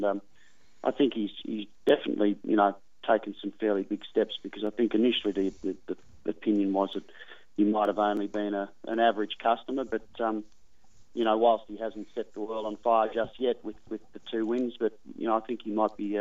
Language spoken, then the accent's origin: English; Sydney, New South Wales, Australia; born there; I was born in Sydney and was sort of really keen on the idea of coming back to Sydney